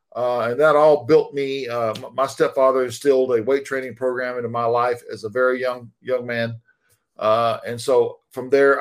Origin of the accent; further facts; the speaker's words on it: Florida, United States; But actually, I lived really in between there and the Gulf Coast. I was from the Gulf of Mexico. So I was about 20 minutes from the Gulf.